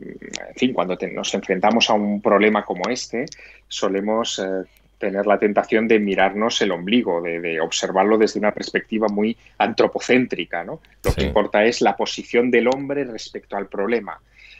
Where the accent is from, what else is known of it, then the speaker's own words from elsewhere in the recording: Teruel, Aragon, Spain; born there; mi padre fue cartero en la ciudad donde yo nací, en Teruel.